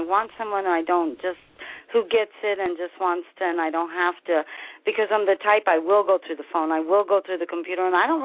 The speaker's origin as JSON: {"language": "English", "region": "New Jersey", "country": "United States", "said": "Well, I'm originally from New Jersey."}